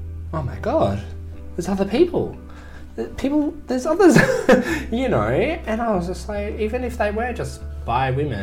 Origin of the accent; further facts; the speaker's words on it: Queensland, Australia; born there; But I was born in Queensland, which it hasn't changed.